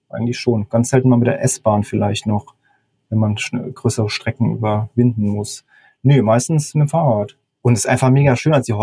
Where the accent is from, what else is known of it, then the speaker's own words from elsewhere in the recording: Mannheim, Baden-Württemberg, Germany; now in Hamburg, Germany; Ich komme eigentlich aus der Mannheimer Gegend, wo es sehr warm ist.